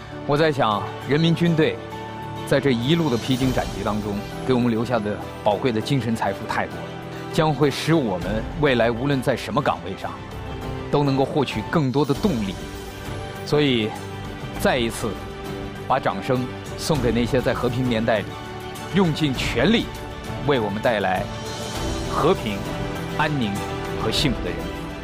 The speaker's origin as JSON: {"language": "Chinese", "town": "Wuhan", "region": "Hubei", "country": "China", "said": "是因为我是武汉人，我是一个武汉人，尽管当时疫情最严峻的时候我不在家乡"}